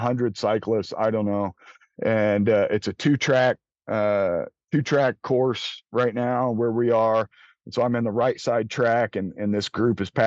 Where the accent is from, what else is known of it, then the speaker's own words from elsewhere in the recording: Indiana, United States; how did you know I was from Indiana?